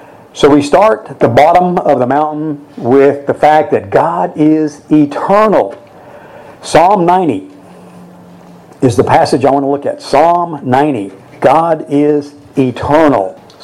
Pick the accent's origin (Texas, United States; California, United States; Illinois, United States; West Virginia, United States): Texas, United States; mountains I had ever seen growing up, I grew up in South Texas, and we moved there when I was four, and the first mountains I can ever remember seeing were the Ozarks.